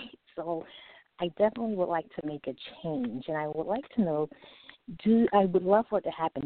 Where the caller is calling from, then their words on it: New York City, New York, United States; I'm calling from New York City.